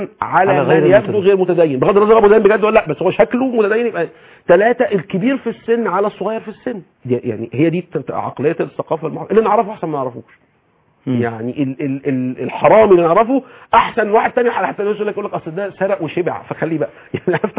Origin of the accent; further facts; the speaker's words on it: Egypt; احنا كمصريين